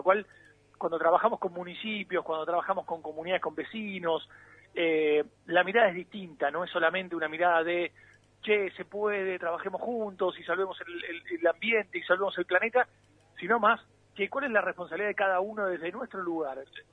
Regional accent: Argentina; hemos vivido como cada argentino distintos partidos a lo largo de estas últimas 2-3 décadas.

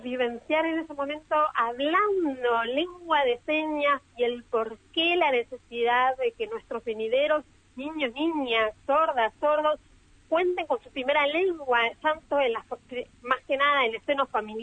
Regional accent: Entre Ríos, Argentina; now in La Plata, Argentina; Yo soy de Entre Ríos, pero vivo en La Plata.

